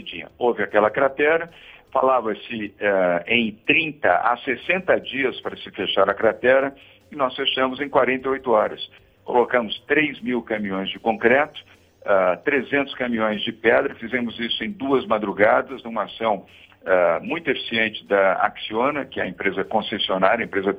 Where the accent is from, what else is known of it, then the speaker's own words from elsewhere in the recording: São Paulo, Brazil; Eu meu Tatuzão não é meu. Eu sou de São Paulo.